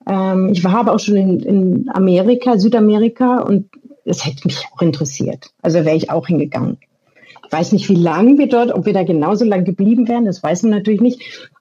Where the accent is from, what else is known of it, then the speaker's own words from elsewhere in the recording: Erlangen, Bavaria, Germany; der ist auch Erlanger, ich komme auch aus Erlangen.